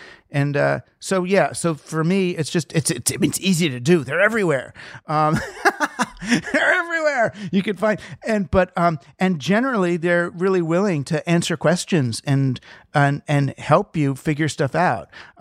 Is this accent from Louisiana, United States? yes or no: no; New York, United States; I'm just one of those people, because I'm from New York, you know, I'm a stoop person.